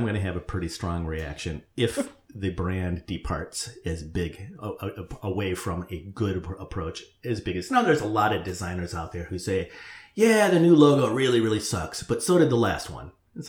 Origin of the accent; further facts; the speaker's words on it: Milford, Michigan, United States; Growing up with a dad who spent his entire career with General Motors, and I grew up in Milford, Michigan, home of the GM Proving Grounds.